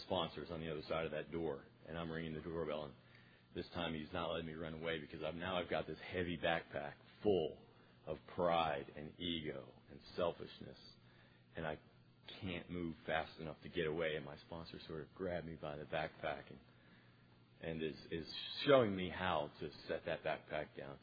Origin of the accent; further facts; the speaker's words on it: Palmer, Alaska, United States; I'm an alcoholic from Palmer, Alaska, Foxhall in Palmer, Alaska.